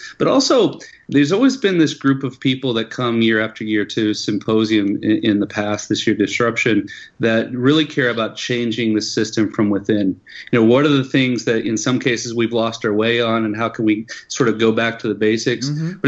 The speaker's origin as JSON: {"language": "English", "town": "Madison", "region": "Wisconsin", "country": "United States", "tie": "born or raised there", "said": "it'll be hosted here in my hometown, Madison, Wisconsin, kind of the epicenter of credit unions."}